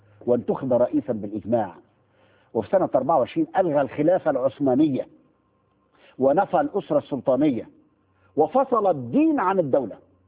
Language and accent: Arabic; Egypt; بالبلدي عندنا في مصر.